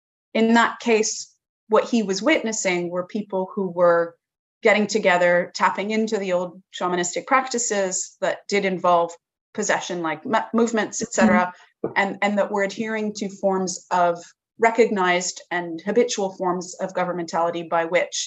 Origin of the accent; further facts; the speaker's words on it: Montreal, Quebec, Canada; now in New York, United States; it was formative to my life growing up in Montreal. We were always dancing. I remember when I moved to New York for the first time